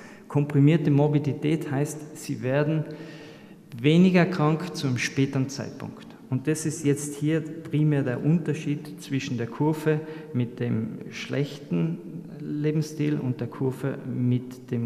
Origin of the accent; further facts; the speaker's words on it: Lienz, Tyrol, Austria; so groß wie meine Heimatstadt Lienz, 13.000 Leute